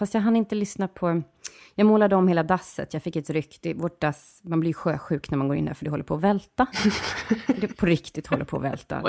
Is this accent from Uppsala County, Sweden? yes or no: yes; Uppsala, Uppsala County, Sweden; Men det är för att jag är från Uppsala, så kan jag det.